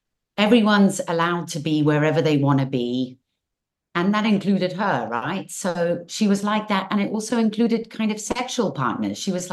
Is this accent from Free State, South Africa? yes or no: no; Johannesburg, Gauteng, South Africa; like I'm from Johannesburg, it's like very high crime.